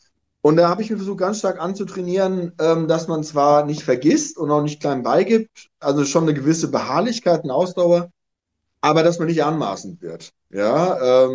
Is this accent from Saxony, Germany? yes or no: no; Hesse, Germany; Also ich meine, ich bin in Westhessen aufgewachsen.